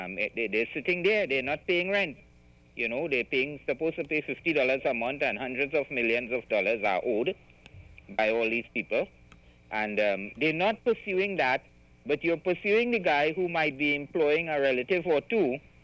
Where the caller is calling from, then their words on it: Pinal, Arizona, United States; Good morning. I'm calling from Pinal.